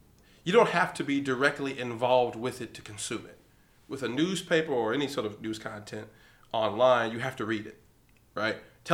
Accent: Louisville, Kentucky, United States; Louisville is a weak town, man. It's my hometown.

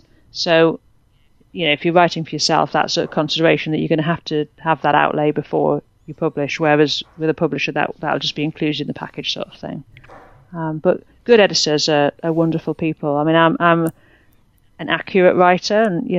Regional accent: United Kingdom; I mean, I'm obviously British.

